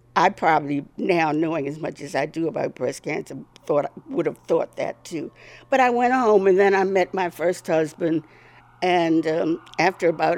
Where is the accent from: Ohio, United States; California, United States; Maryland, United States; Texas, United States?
Maryland, United States; Cambridge; unlike most of the South, there were five wards in Cambridge